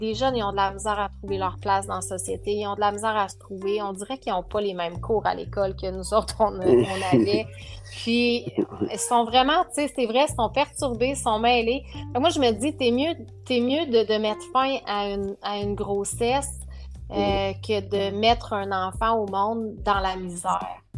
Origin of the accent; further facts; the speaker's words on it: Quebec, Canada; je suis québécoise, je suis vraiment contente d'être québécoise, je suis contente d'être canadienne.